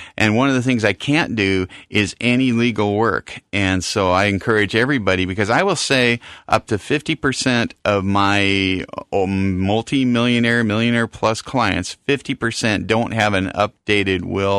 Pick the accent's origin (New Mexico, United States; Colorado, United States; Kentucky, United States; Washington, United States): Washington, United States; Mount Vernon; born there; So I was born in Mount Vernon, Washington, graduated from Washington State University